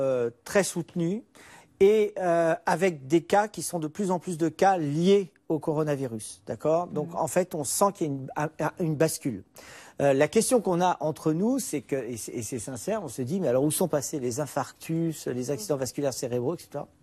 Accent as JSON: {"language": "French", "country": "France", "said": "Nous sommes Français, donc d'un coup, si on nous met comme ça des entraves"}